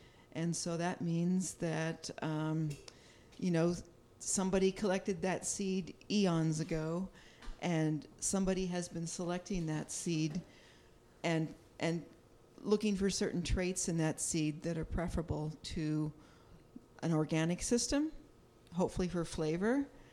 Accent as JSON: {"language": "English", "town": "Napa", "region": "California", "country": "United States", "tie": "born or raised there", "said": "decided I was ready to move back to my hometown of Napa, and did it."}